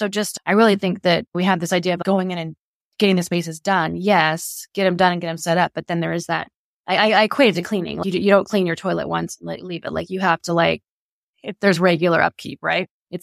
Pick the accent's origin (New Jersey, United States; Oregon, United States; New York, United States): Oregon, United States; But we live in a mountain climate. Like, and I came from Oregon where, like, everything lasted.